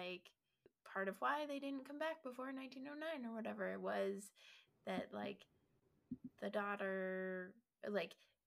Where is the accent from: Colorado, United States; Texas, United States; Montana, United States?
Colorado, United States; and I grew up in Colorado, and it was only Western.